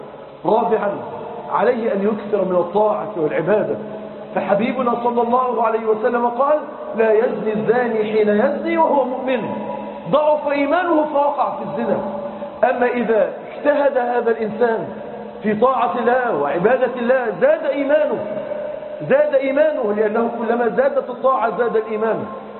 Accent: Egypt; احنا النهاردة عندنا في مصر 10 مليون عانس ساب تكاليف الزواج.

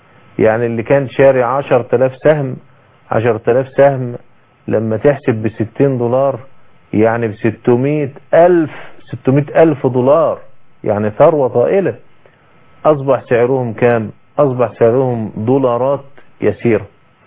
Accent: Egypt; عندنا في مصر

